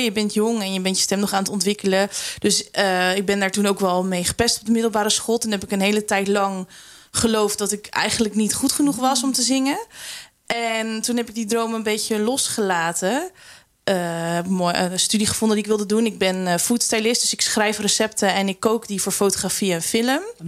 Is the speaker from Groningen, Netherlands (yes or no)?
no; Zeewolde, Flevoland, Netherlands; En ik ben geboren en getogen in Zeewolde. Ja. … Die hier ook meer dan 30 jaar verloskundige is geweest. Hier met veel plezier opgegroeid.